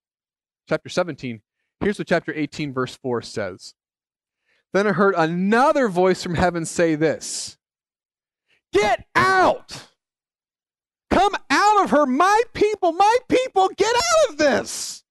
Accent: Cincinnati, Ohio, United States; They're based in my hometown, Cincinnati.

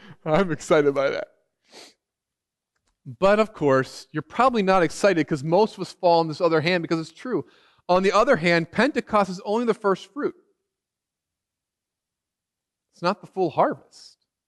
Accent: Ohio, United States; Sorry, I'm from Ohio, so I have to throw that in.

